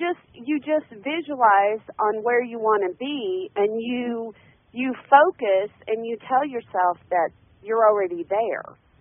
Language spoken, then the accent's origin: English; West Coast, United States; No, I lived in Seattle then. I grew up on the West Coast and moved to the South.